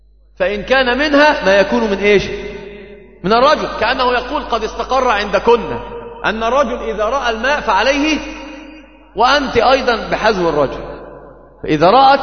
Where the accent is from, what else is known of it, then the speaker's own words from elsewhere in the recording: Egypt; عندنا في مصر كثير من يعني أنت ترد الصغير والكبير